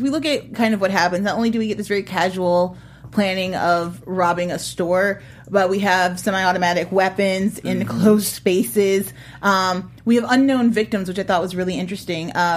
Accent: Chicago, Illinois, United States; I'm from the Midwest, but I have a lot of family in Atlanta. We visited yearly.

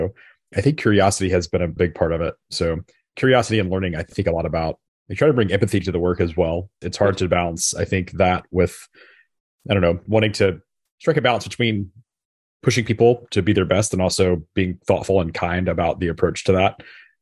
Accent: Memphis, Tennessee, United States; And, you know, this was in Memphis, Tennessee, my hometown.

